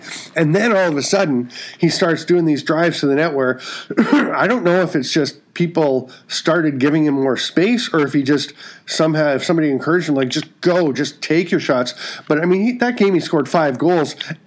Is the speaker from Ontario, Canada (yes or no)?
yes; Peterborough, Ontario, Canada; also born or lived in Victoria / North Vancouver; I grew up in Peterborough and lived in Victoria for quite a while, and then lived in North Vancouver for a while, and then came back here.